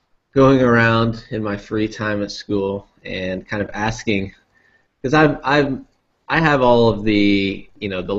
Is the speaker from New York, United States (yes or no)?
no; Kansas, United States; even though we're from Kansas and taught very close to each other here